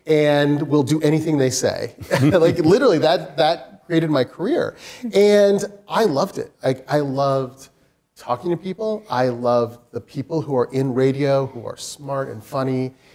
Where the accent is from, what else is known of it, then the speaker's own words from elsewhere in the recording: Utah, United States; I grew up in Utah, and I went to college in Portland, Oregon, and no business background whatsoever.